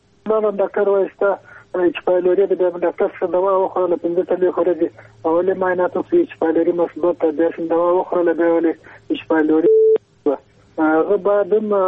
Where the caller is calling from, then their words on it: Paktika, Afghanistan; پکتیکا ولا جرحید ولسوالی څخه خبر کوم.